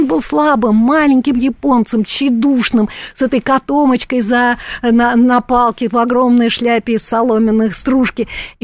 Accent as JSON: {"language": "Russian", "region": "Moscow", "country": "Russia", "tie": "born there", "said": "Я люблю эту дождливую Москву, эту свою..."}